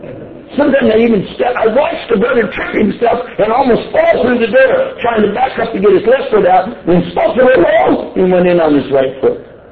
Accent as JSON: {"language": "English", "region": "Texas", "country": "United States", "said": "Hey, what do you want, I'm from Texas. Don't mess with Texas."}